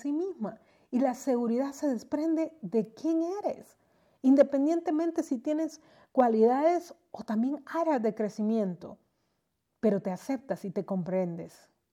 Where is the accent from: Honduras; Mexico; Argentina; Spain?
Honduras; me he dado cuenta en mi país, yo estoy en Honduras, que han surgido tantas personas sacando sus ideas